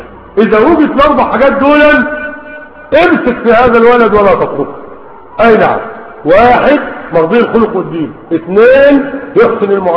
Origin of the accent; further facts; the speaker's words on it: Egypt; ولذلك عندنا في مصر 9 مليون عالم، عندنا في مصر 9 مليون عالم فاتت ال 30